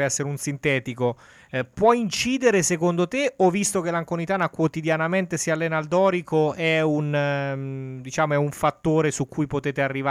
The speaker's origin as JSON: {"language": "Italian", "town": "Montefano", "region": "Marche", "country": "Italy", "said": "Salve, io sono di Montefano"}